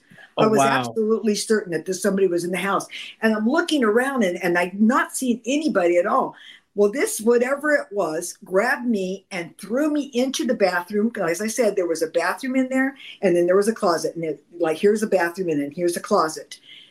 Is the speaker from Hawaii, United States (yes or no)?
no; Anaheim, California, United States; It wasn't where I grew up in. I grew up in Anaheim, California.